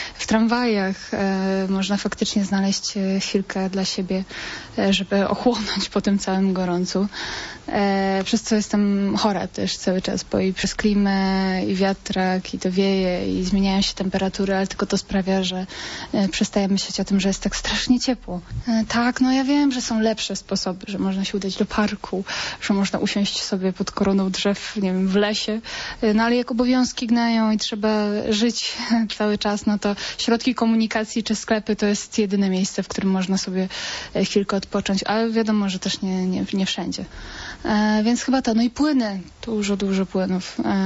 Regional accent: Gdańsk, Pomeranian Voivodeship, Poland; now in Poznań, Poland; Ja jestem z Gdańska i tutaj faktycznie czuć gigantyczną różnicę.

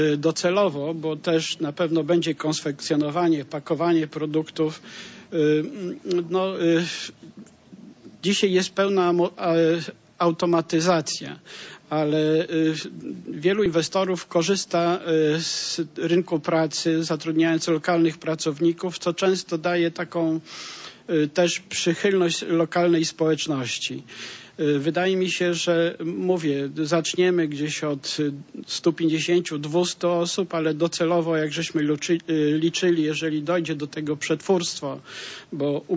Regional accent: Poznań, Greater Poland Voivodeship, Poland; bo jestem z Poznania

